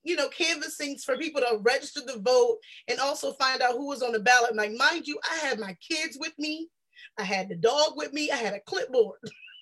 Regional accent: South Carolina, United States; And I realized that I'm used to it because I'm from South Carolina, so that happens.

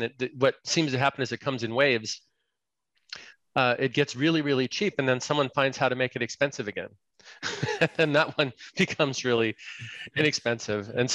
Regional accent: California, United States; So, I was raised in California, but down in Southern California

